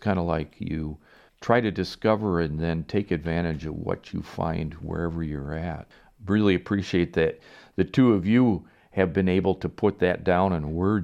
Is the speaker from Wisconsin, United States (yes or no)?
yes; Wisconsin, United States; I'm originally from Wisconsin, and every time I go back, I go like I've never really left